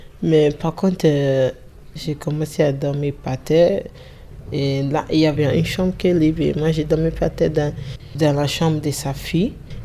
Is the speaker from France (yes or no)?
no; Ghana; now in Switzerland; En fait, chez nous, au Ghana, c'est normal